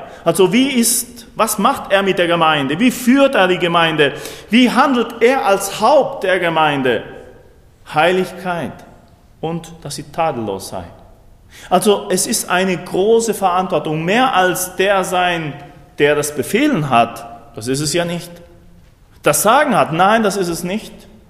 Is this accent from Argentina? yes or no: yes; Argentina; nicht da, wie bei uns in Argentinien, da gibt es ja so große Viehherden.